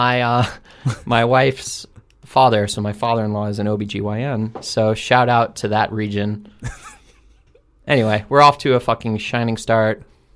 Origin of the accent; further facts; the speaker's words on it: Long Island, New York, United States; See, my accent makes sense because I'm from Long Island.